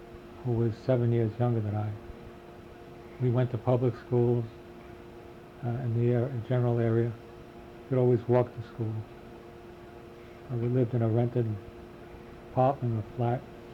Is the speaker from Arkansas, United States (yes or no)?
no; Providence, Rhode Island, United States; born there; first language Yiddish; English is a second language; I was born on August 7th, 1925, South Providence, Rhode Island. Rhode Island, incidentally, is the smallest state, and Delaware is the second smallest.